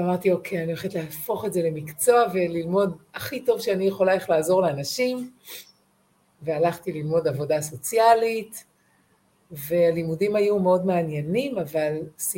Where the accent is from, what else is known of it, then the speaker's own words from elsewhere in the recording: Southern District, Israel; אני גדלתי בקיבוץ בנגב